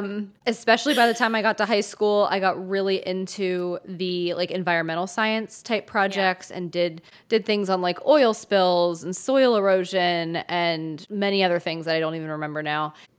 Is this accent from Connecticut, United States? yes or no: no; New Jersey, United States; So I am from New Jersey, South Jersey specifically, like 20 minutes outside of Philadelphia, we're talking.